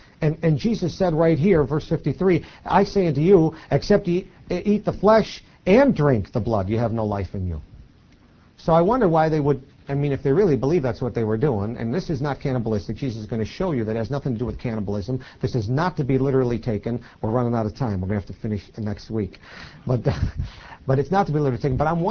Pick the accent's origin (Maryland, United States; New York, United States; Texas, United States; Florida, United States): New York, United States; Poughkeepsie; born there; I was born in 1954. I was born in Poughkeepsie, New York. I've never been to Israel, let alone 19 centuries ago.